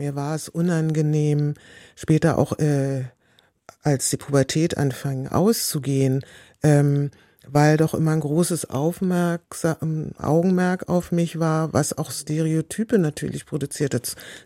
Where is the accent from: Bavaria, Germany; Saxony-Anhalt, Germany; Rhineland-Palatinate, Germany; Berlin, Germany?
Berlin, Germany; also born or lived in London; ich komme aus Berlin, Deutschland.